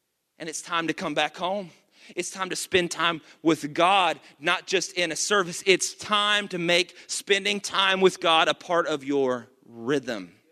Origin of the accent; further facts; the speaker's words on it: the South, United States; We got people watching that are not from the South, but we're from the South